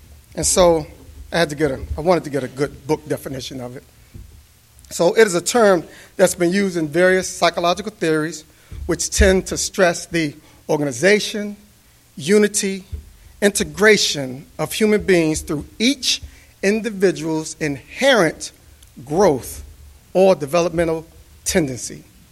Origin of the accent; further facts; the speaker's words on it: Washington, District of Columbia, United States; also born or lived in Langley Park, Maryland; I grew up in Washington, D.C., Northwest, Southeast, Northeast, and did a short stint in Langley Park, Maryland.